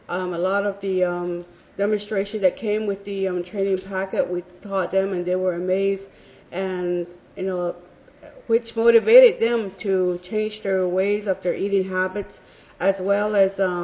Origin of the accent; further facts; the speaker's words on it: United States; As Jody mentioned, I'm from the Navajo Nation.